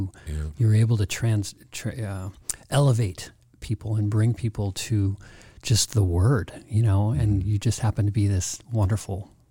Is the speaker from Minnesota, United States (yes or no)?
yes; Minnesota, United States; you don't sound like a small town Minnesota kid like me.